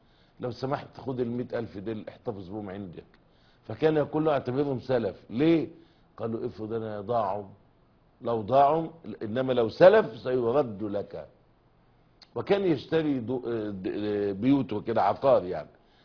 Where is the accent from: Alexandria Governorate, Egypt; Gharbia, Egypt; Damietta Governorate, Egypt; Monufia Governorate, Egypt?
Alexandria Governorate, Egypt; Alexandria; عندنا في اسكندرية مثلا